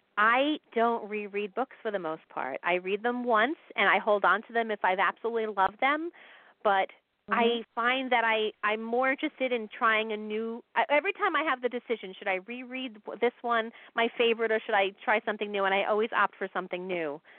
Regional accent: New York, United States; I'm an Italian from New York. Of course I'm a fan of mob movies.

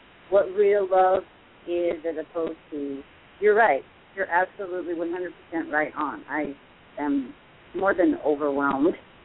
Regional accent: Montana, United States; now in New York, United States; I'm not originally from here. I followed a bad relationship here, and so I'm from Montana. But, yeah, I'm in New York right now.

